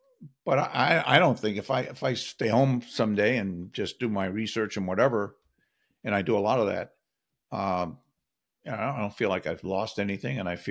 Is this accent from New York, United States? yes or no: yes; Brooklyn, New York, United States; I grew up in Brooklyn, New York. Father was a blue collar person.